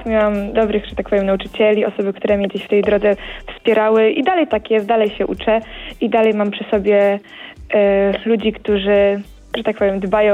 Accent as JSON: {"language": "Polish", "town": "Krapkowice", "region": "Opole Voivodeship", "country": "Poland", "said": "ja jestem z Opolszczyzny, z Potopola, z Krapkowic."}